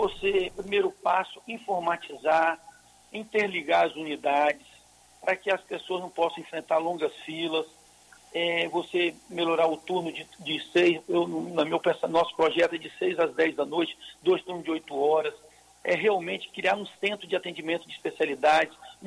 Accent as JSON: {"language": "Portuguese", "town": "Cariacica", "region": "Espírito Santo", "country": "Brazil", "tie": "born or raised there", "said": "é que é a minha cidade natal. Aqui eu nasci, cresci, estudei, casei, tenho amigos e quero ajudar e contribuir ainda mais com a minha cidade."}